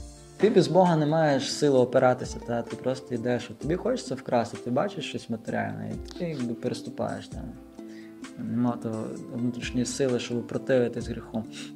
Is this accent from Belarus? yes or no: yes; Brest, Brest Region, Belarus; і сам я з Бреста, а батьки мали свій бізнес